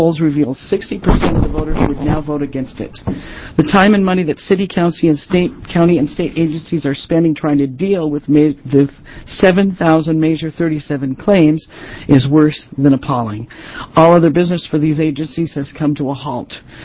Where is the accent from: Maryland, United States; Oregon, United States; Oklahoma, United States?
Oregon, United States; Amity; now in Salem, United States; I reside in Salem, Oregon. I speak today as a native Oregonian. I grew up in Amity, a town of about 500 people at the time.